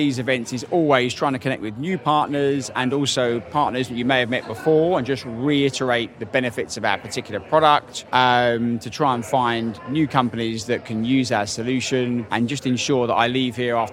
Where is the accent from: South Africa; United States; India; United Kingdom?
United Kingdom; London; I'm from London